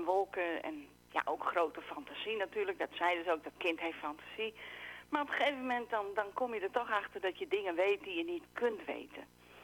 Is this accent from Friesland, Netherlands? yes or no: yes; Friesland, Netherlands; En ik ben in Friesland opgegroeid.